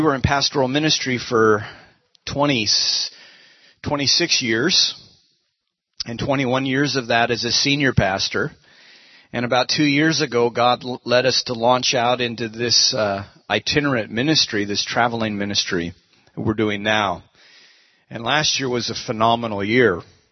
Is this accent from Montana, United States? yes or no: yes; Montana, United States; also born or lived in Seattle; now in New Orleans, United States; I was raised in Montana and lived in the Northwest my whole life, here in the Seattle area about 21 years.